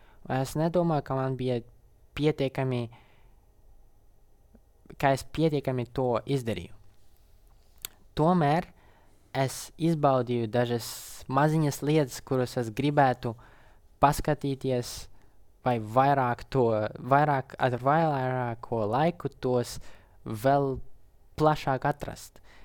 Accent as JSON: {"language": "Latvian", "town": "Daugavpils", "region": "Latgale", "country": "Latvia", "said": "Es esmu kā no Daugavpils, esmu latvietis vispirms un tas vienmēr būs kā mana bāze."}